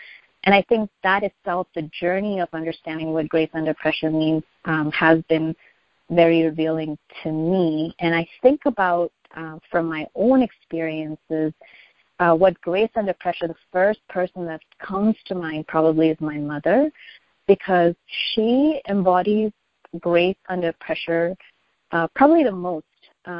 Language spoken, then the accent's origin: English; Chicago, Illinois, United States; So I'm originally from Chicago, but I guess if I were to rewind back, I think my SSC journey started in Boston, and I would say majority of my young adult life has been in the Chicago area, so Region 5 represent.